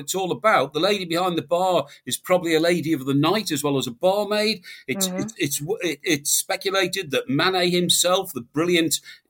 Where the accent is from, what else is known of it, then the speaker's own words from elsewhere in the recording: Chester, North West England, United Kingdom; I've got some Gaelic ancestry somewhere because I was brought up in Chester, just across the border from Wales.